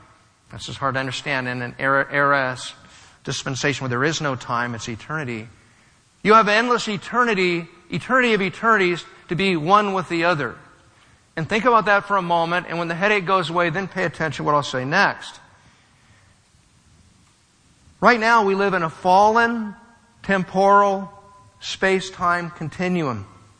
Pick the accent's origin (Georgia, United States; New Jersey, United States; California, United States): California, United States; Fremont; And I am really happy to be back in NorCal. I'm from NorCal. I grew up in Fremont. I raised my family mostly in Fremont.